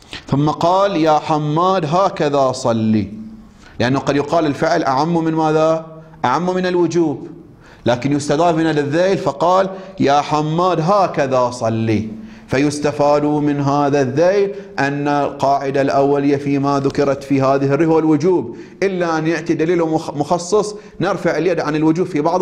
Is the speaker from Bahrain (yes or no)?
yes; Bahrain; شو عندنا في البحرين؟